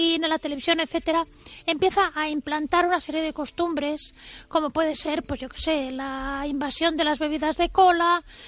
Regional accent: Catalonia, Spain; Y además lo estoy derribando yo, que soy catalana.

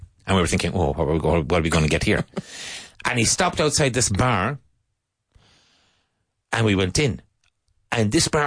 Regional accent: Ireland; Where are you from? I said, we're Irish.

